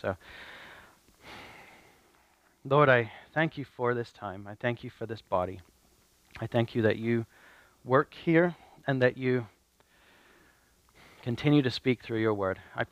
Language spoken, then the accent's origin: English; Australia; moved away as an adult; I grew up in Australia, and I lived there until 2007, moved to Europe to do missions work over there, and traveled around a little bit. I did some things in Hungary and some things in Austria, and then ended up in the UK, in York.